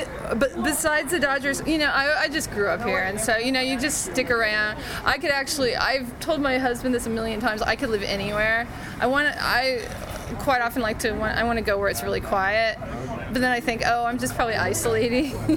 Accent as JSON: {"language": "English", "town": "Orange", "region": "California", "country": "United States", "tie": "born or raised there", "also_born_or_lived": "Mission Viejo", "said": "Till I was about 10, Mission Viejo. Till I was about 20, Orange. Orange County."}